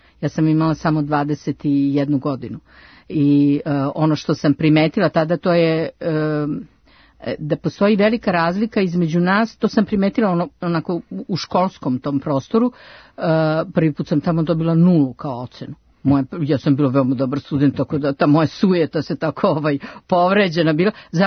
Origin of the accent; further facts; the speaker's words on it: Belgrade, Serbia; rasla sam ovde u Beogradu sa svim normalnim uslovima i konforu nikad preteranim